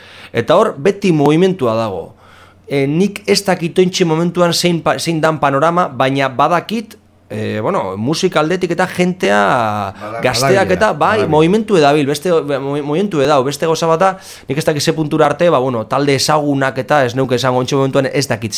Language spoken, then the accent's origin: Basque; Amorebieta-Etxano, Basque Country, Spain; Zornotzan badaukate nire herrian